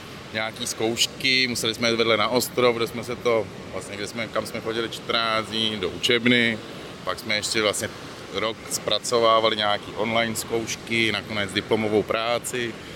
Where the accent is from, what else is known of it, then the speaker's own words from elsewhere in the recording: Prague, Czechia; já jsem Pražák